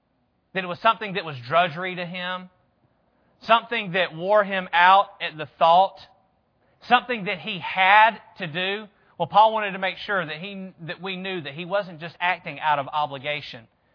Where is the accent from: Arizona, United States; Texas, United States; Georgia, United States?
Georgia, United States; I'm from Georgia. I grew up in the South.